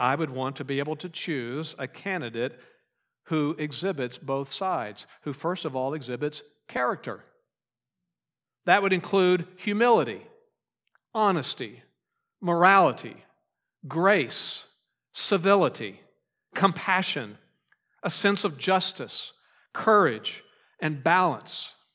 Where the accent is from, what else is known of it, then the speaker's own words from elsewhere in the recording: United States; I am thankful to be an American. But being an American is not my ultimate identity.